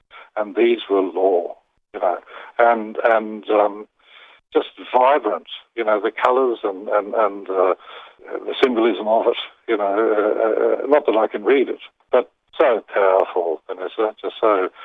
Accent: Java, Indonesia; English is a second language; now in Kununurra, Australia; I come from Java, Indonesia. I was raised by Javanese village women.

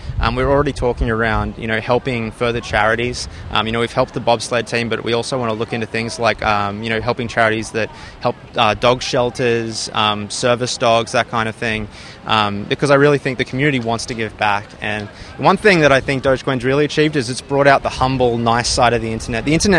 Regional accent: New South Wales, Australia; now in Sydney, Australia; born and raised on the Central Coast just north of Sydney, and I've been living in Sydney for about 5-6 years now.

